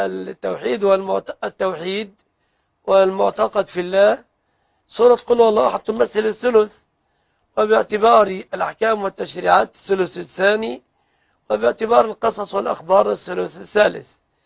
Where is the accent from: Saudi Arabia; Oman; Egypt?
Egypt; بلادنا مصر